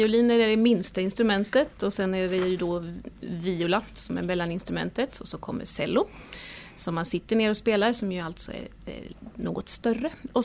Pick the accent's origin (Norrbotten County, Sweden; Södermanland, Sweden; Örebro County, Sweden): Örebro County, Sweden; Karlskoga; Jag kommer från Värmland, Karlskoga.